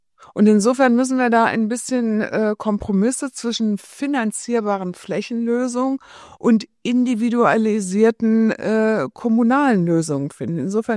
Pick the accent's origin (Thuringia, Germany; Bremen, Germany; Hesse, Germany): Hesse, Germany; Darmstadt; wenn ich jetzt mal meine Heimatstadt Darmstadt mir anschaue